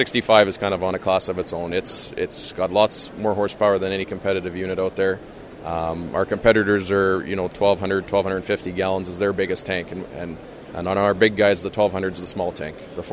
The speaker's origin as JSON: {"language": "English", "region": "Western Canada", "country": "Canada", "said": "I'm from Western Canada, and we do a lot of wheat and canola and you know, shorter crops."}